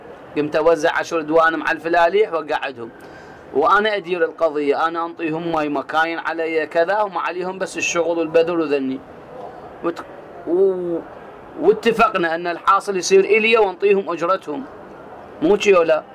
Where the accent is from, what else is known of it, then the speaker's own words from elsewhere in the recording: Iraq; احنا عندنا بالعراق